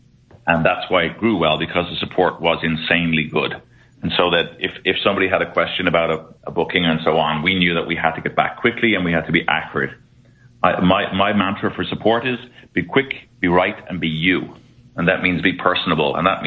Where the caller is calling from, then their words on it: Dublin, Leinster, Ireland; I'm calling from Dublin, Ireland.